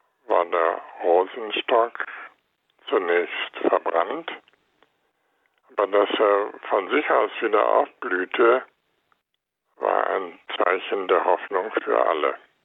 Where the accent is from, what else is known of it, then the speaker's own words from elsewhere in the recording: Hildesheim, Lower Saxony, Germany; born there; Ich bin geboren in Hildesheim